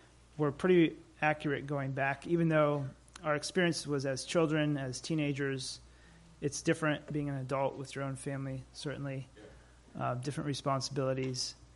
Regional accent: Niger; also born or lived in Chad; growing up in Niger, that was certainly very helpful for us

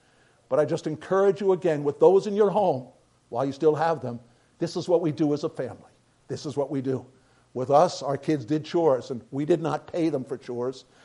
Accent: New York City, New York, United States; and I'm from New York City, most of you know

